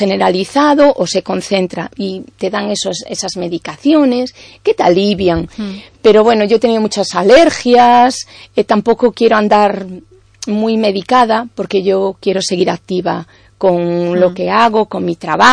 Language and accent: Spanish; Galicia, Spain; also born or lived in Madrid; Pero mi familia es gallega y somos gallegos y mis raíces son de aquí y mi tierra es Galicia y la amo con todo mi corazón.